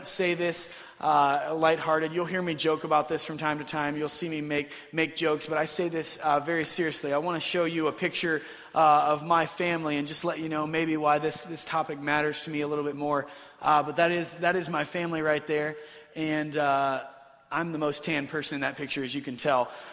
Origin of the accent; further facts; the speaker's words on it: United States; there have been many moments that just as a father, as a human, as an American, have made me pause and start to cry